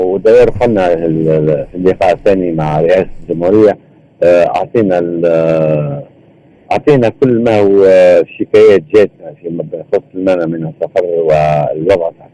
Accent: Tunisia; لأنه عندنا في تونس تظهر بالوطنيين

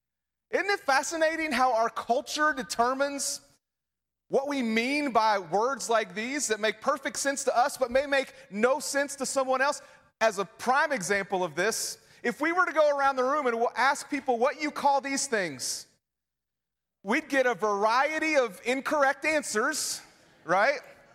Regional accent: West Virginia, United States; Like Brandon said, I'm from West Virginia. Pretty proud of that.

